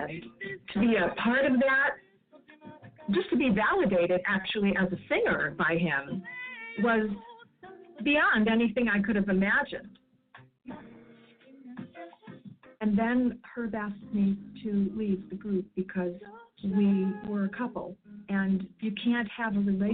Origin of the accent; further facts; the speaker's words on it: Chicago, Illinois, United States; Growing up in Chicago, the neighborhood that I lived in was a lower middle class neighborhood. I slept in the dining room till I was 14 years old.